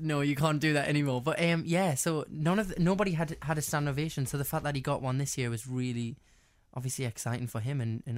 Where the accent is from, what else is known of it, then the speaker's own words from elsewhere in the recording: Newcastle, North East England, United Kingdom; And I was thinking they're going to be like, oh God, here he is from Newcastle.